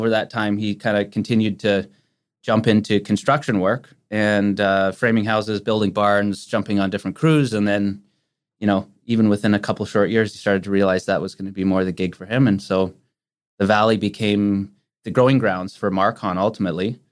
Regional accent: Langley, British Columbia, Canada; So I'm born and raised in the Lower Mainland. I grew up in Langley.

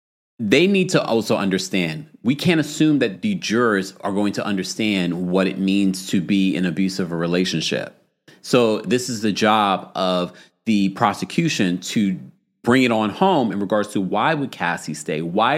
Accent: New York City, New York, United States; And last but definitely not least, my hometown, New York City.

